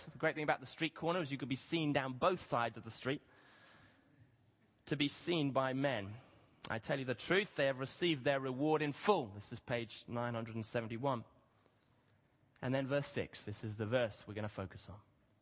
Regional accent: Kenya; I grew up in Kenya, for those who don't know that reference.

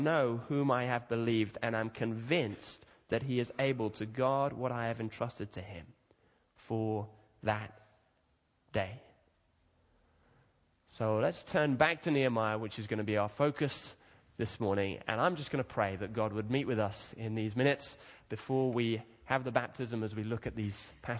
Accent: Kenya; I grew up in Kenya and we didn't have lots on the television then, so we used to get these cheap videos from W.H. Smith's and take them back over there.

